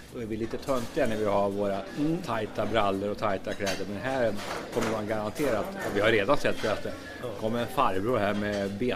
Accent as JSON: {"language": "Swedish", "region": "Örebro County", "country": "Sweden", "said": "sa jag då, som närking som man är"}